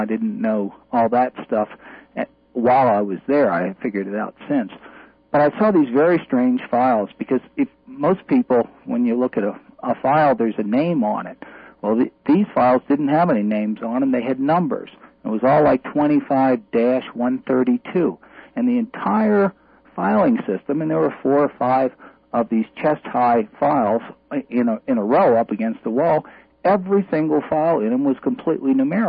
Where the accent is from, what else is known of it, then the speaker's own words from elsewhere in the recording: New Orleans, Louisiana, United States; Well, first of all, I'm from New Orleans, which maybe is obvious at this point, but we haven't really stated it.